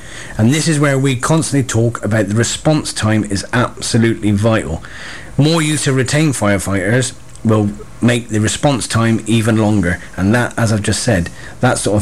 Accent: South West England, United Kingdom; No, I'm a firefighter from Gloucestershire.

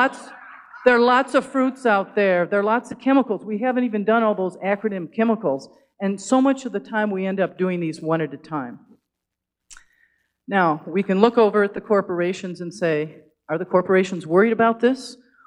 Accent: Wisconsin, United States; So since I'm from Wisconsin and I know more about that state than others

